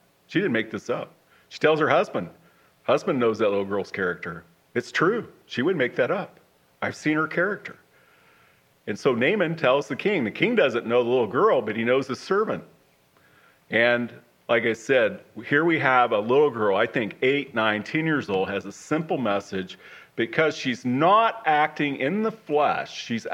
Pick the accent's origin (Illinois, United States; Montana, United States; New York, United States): Montana, United States; I'm from Western Montana, okay? There's 40,000 people in the whole county, right?